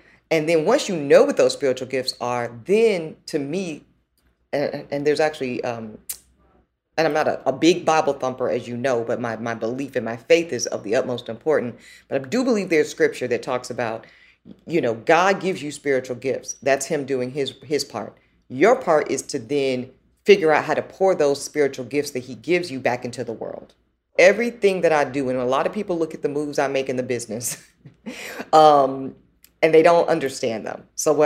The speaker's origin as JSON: {"language": "English", "region": "the South", "country": "United States", "said": "You know, gee, I'm a daughter from the South."}